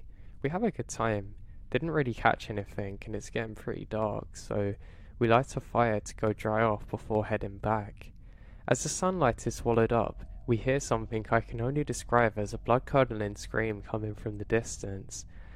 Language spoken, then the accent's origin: English; Montana, United States; I drove all the way from Louisiana to my hometown in Montana without incident.